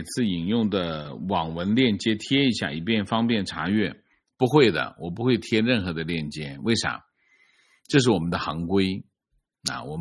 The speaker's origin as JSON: {"language": "Chinese", "country": "China", "tie": "born or raised there", "said": "情况我老家四线城市，城乡结合部，每天能看到很多60到80多的老人捡垃圾"}